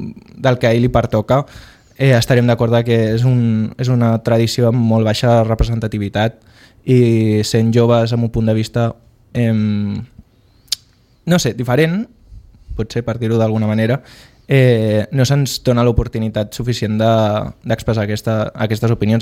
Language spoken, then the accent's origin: Catalan; Sitges, Catalonia, Spain; Jo ja participava quan era petit en el Consell d'Infants i vaig ser representant de Sitges